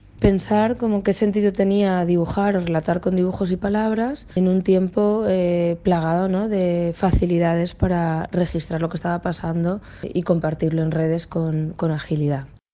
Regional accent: Seville, Andalusia, Spain; now in Barcelona, Spain; tengo familia italo-gallega, crecí en Sevilla y ahora mismo vivo en Barcelona.

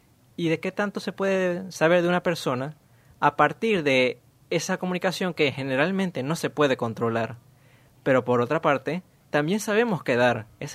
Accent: Venezuela; soy venezolano y hasta hace poco era estudiante de comunicación social

